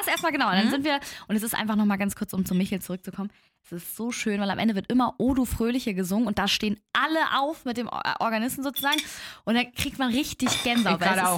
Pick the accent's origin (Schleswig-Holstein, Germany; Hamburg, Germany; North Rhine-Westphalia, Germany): Hamburg, Germany; Niendorf; weil ich komme ja aus Niendorf